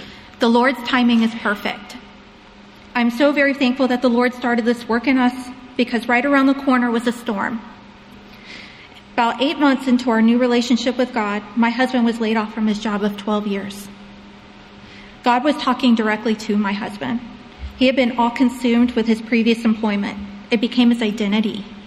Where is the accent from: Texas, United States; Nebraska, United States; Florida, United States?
Florida, United States; Neither of us was committed to a church here in Virginia, being I'm from Florida, and my husband Mike is from West Virginia.